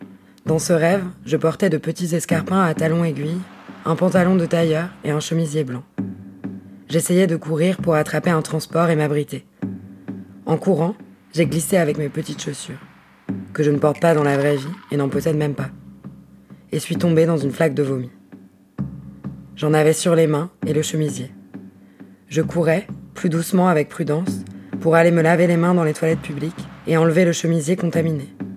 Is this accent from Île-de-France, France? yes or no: no; Grenoble, Auvergne-Rhône-Alpes, France; Je suis une grenobloise de 25 ans, actuellement confinée.